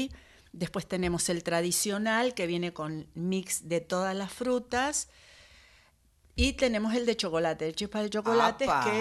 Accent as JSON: {"language": "Spanish", "town": "Lanús", "region": "Buenos Aires Province", "country": "Argentina", "said": "yo soy de Lanús"}